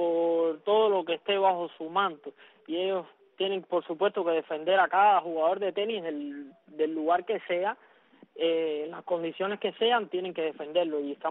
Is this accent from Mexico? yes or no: no; Céspedes, Camagüey, Cuba; Nosotros somos de Céspedes, en Camagüey.